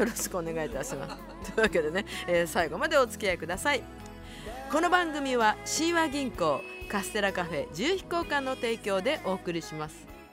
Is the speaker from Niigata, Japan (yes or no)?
no; Nagasaki, Japan; accent: Nagasaki dialect; 私長崎弁で言うたさ今日は。